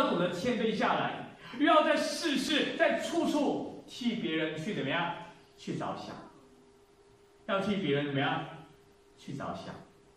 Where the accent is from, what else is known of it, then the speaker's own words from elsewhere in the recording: China; 在我们来自的那片土地，在中国大陆在发生的事情